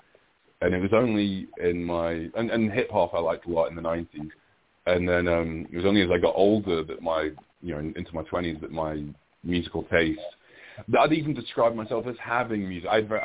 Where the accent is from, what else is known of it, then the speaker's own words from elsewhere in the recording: Scotland, United Kingdom; also born or lived in North of England; I was born in Scotland and then raised partially in Scotland and partially in the north of England. And then we moved back to Scotland and spent a lot more time there and then back down to England. So I feel very British.